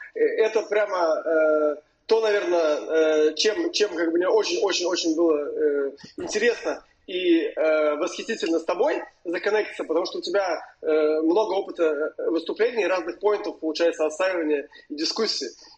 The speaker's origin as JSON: {"language": "Russian", "town": "Tver", "region": "Tver Oblast", "country": "Russia", "tie": "born or raised there", "lives_now": "Brooklyn, United States", "said": "я бэкэндер из Твери, там жил, родился, учился, сейчас нахожусь в Бруклине."}